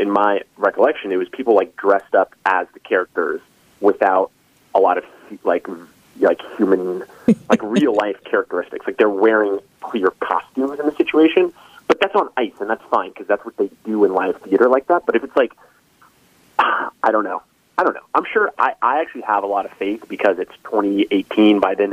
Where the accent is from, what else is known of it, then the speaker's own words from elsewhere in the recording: San Diego, California, United States; Growing up in San Diego, the Padres were an eternal disappointment to me